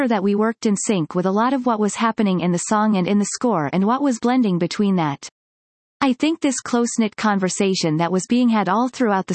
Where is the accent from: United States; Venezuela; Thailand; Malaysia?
Malaysia; I grew up in Malaysia and we had that one video game that our friend had